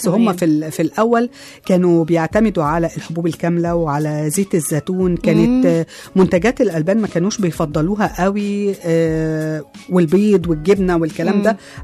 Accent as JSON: {"language": "Arabic", "country": "Egypt", "said": "بس احنا كمصريين بنحب الاكل جدا."}